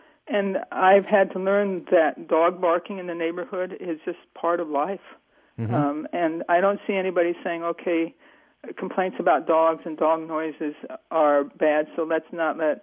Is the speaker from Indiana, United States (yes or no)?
no; Ames, Iowa, United States; from Ames.